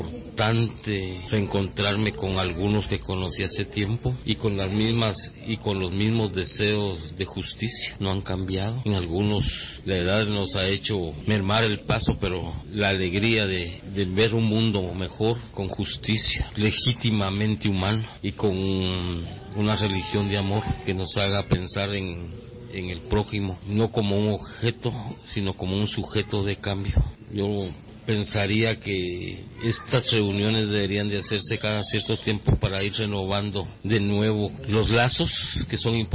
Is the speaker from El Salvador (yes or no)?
no; Guatemala; moved away; soy de Guatemala. La pregunta concreta de cómo estoy viviendo los momentos desde mi venida de Guatemala para acá, traslado de Guatemala